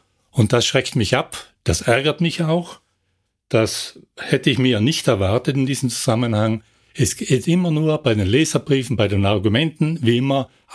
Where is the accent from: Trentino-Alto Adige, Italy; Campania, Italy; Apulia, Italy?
Trentino-Alto Adige, Italy; Klausen; Ja, es ist halt meine Heimatstadt.